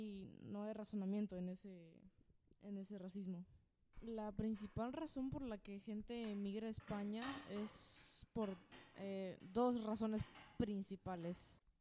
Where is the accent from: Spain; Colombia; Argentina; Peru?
Peru; Sin embargo, en Perú, de donde vengo, también aún hay racismo